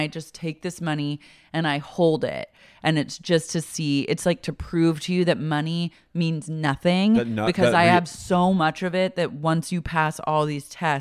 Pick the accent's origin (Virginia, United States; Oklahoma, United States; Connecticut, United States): Oklahoma, United States; I mean, I'm from Oklahoma.